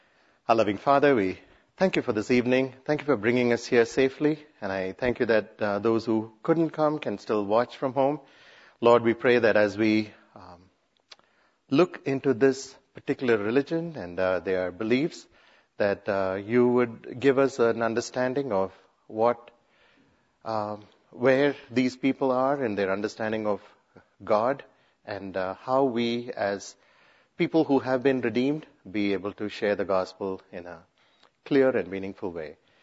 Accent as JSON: {"language": "English", "country": "India", "said": "I come from India. About 80% of people there are Hindus."}